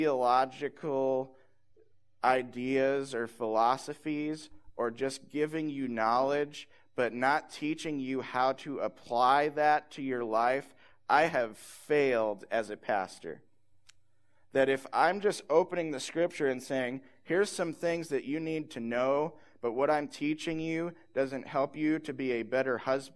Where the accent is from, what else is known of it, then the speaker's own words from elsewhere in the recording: the South, United States; I'm from the South, and we have Shoney's there, all right?